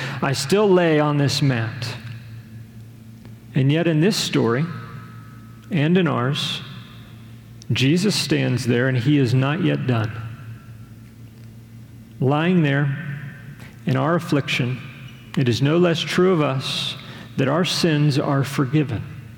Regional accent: Texas, United States; What is happening in this story is similar to experiences that I would often have growing up in Southwest or Southeast Texas and being outside, okay?

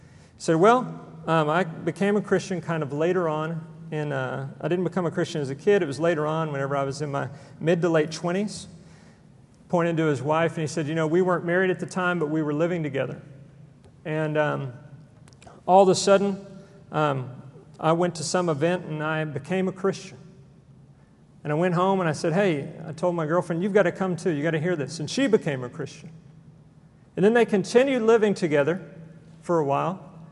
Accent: Conroe, Texas, United States; I grew up in Conroe, Texas, which is north of Houston.

